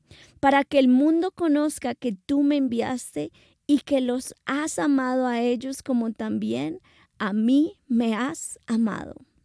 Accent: Colombia; mi esposo es de Inglaterra y yo soy de Colombia.

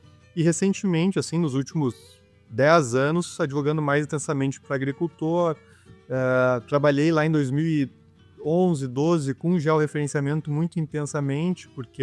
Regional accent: Porto Alegre, Rio Grande do Sul, Brazil; Comecei, na verdade, eu sou de Porto Alegre, né?

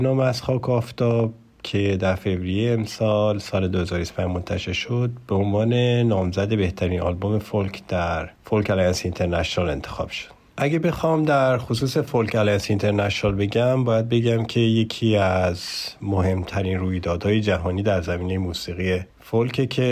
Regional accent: Iran; moved away; از وقتی که از ایران اومدیم

